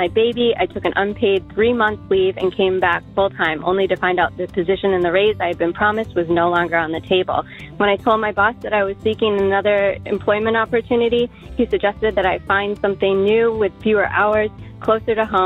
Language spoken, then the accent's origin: English; New Jersey, United States; from New Jersey.